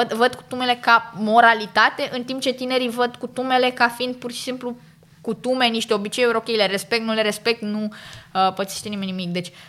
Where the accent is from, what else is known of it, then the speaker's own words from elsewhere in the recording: Constanța, Constanța County, Romania; eu sunt din Constanța, dar să-i duc la mare la bunici